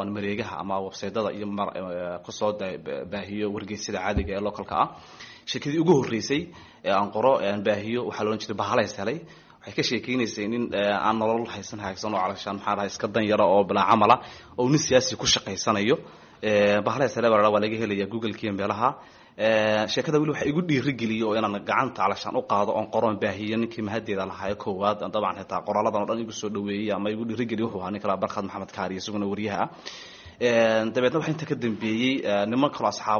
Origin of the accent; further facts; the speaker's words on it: Hargeisa, Woqooyi Galbeed, Somalia; also born or lived in Uganda; hargeys aan ku dhashay dabeetana wax ku bartay ilaa iyo dugsigii hoose sare dhexe ilaa jaamacaddii koowaad oo bachelorkii ahayd jaamacadda admas la yidhaahdo kadib waxaan tegay waddanka uganda